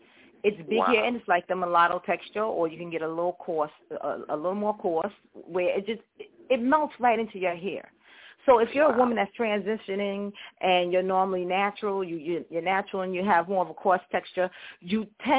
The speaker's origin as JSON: {"language": "English", "town": "Brooklyn", "region": "New York", "country": "United States", "said": "I'm actually from Brooklyn. I'm from Williamsburg."}